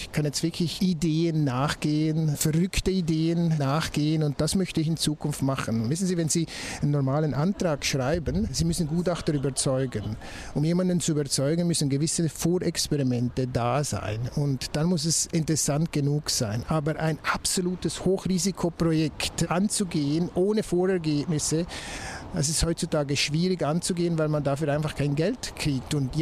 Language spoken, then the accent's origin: German; Valais, Switzerland; Man hört es ja leicht, ich bin Schweizer, bin im Wallis aufgewachsen. Da habe ich die schulische Laufbahn durchlaufen. Bin dann nach Zürich gewechselt zum Chemiestudium